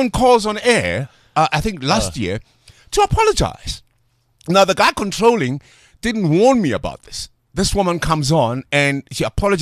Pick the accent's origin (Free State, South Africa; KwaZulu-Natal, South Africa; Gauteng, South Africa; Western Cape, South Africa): Gauteng, South Africa; Atteridgeville; I come from Atrisville, an area called Matevilin.